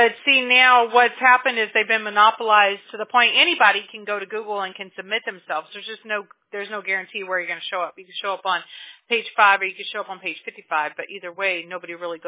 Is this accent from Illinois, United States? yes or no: no; Mobile, Alabama, United States; born there; And I was born in Mobile. That's pretty far. That's about pretty far south as you can get, too.